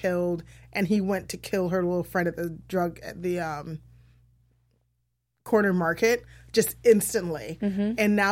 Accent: Iowa, United States; I'm from Iowa.

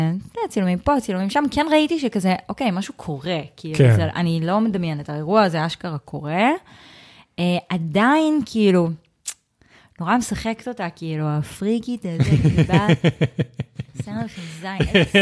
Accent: Haifa, Haifa District, Israel; אני גדלתי בחיפה, ובק דן, כאילו במרכז הקרמל ליד הבית ספר שלי

